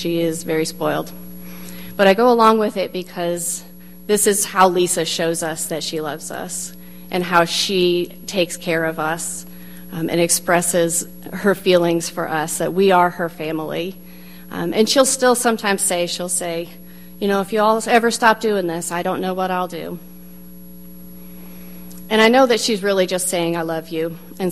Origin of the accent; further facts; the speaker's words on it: Michigan, United States; I grew up in Michigan, and our cornbread was really more like corn cake.